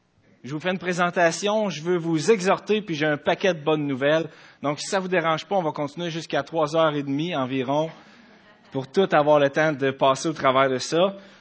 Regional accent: Cap-de-la-Madeleine, Quebec, Canada; Je suis né au Cap de la Madeleine.

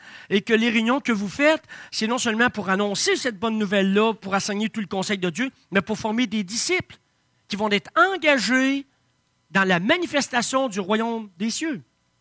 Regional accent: Shawinigan, Quebec, Canada; mais moi, je parle de même, je viens de Shawinigan.

